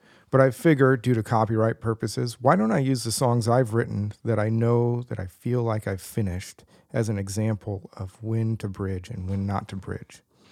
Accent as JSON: {"language": "English", "town": "Tucson", "region": "Arizona", "country": "United States", "tie": "born or raised there", "said": "Now, I don't know this from personal experience about my hometown of Tucson, Arizona"}